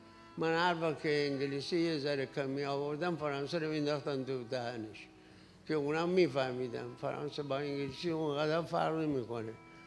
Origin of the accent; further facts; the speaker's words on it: Rasht, Gilan, Iran; گفتم خب من رشتی هستم، اگر به جایی رسیدم بتونم برای این شهر و دیارم که استان اول بود کاری بکنم.